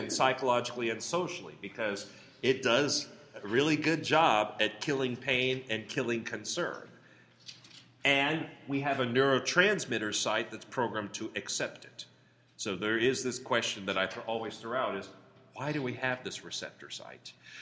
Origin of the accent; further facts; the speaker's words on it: California, United States; I mean, I'm coming from California.